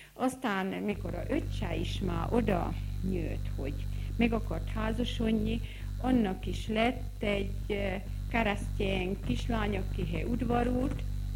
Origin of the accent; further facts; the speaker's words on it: Padina, Vojvodina, Serbia; Padánba születtem, itt is élek, 1923-ba születtem, november 30-án.